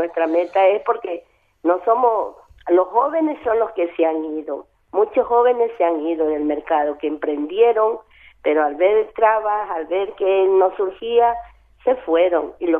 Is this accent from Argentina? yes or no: no; Ecuador; yo de mi gente ecuatoriana, soy ecuatoriana